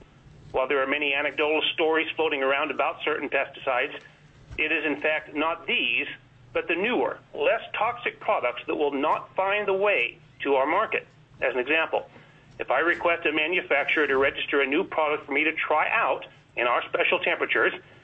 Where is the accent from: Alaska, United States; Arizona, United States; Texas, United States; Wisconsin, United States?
Alaska, United States; Fairbanks; Personally, I was born and raised in Fairbanks and have raised five children in Alaska.